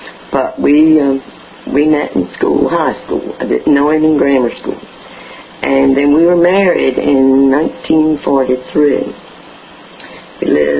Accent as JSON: {"language": "English", "town": "Chincoteague", "region": "Virginia", "country": "United States", "tie": "born or raised there", "said": "I've been in Chincoteague all my life, 80 years that is."}